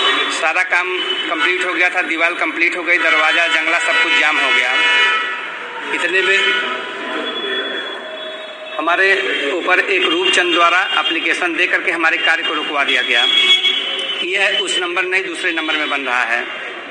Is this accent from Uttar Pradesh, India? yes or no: yes; Ramnagar Chaukdiya, Uttar Pradesh, India; हम रामनगर चौकड़िया तहसील कंपियरगंज थाना कंपियरगंज जिला गोरखपुर के रहने वाले हैं।